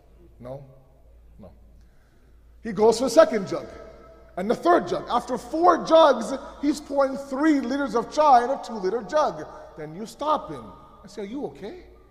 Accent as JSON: {"language": "English", "town": "Toronto", "region": "Ontario", "country": "Canada", "tie": "born or raised there", "said": "And I was born and raised in Toronto."}